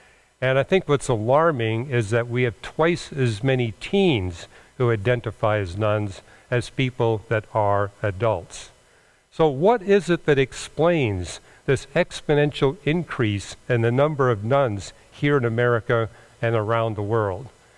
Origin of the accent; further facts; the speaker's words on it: British Columbia, Canada; something I appreciated when I was growing up in British Columbia.